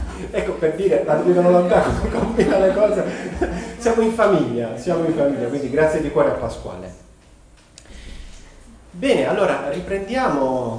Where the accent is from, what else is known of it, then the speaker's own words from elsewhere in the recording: Basilicata, Italy; vengo dalla Basilicata, ecco.